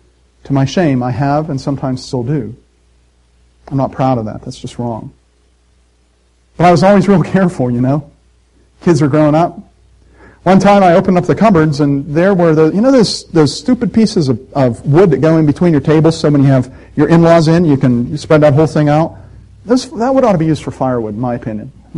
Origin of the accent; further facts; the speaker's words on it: Scotland, United Kingdom; I'm Scottish, and the Scots are known to be really thrifty.